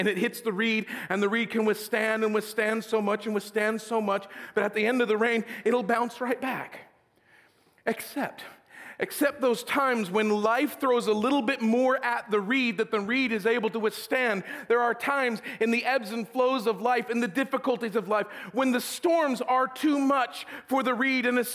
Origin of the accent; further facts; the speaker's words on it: Idaho, United States; Growing up in Idaho, we actually had these places called water. Wherever there was water in Idaho, you would have cattails.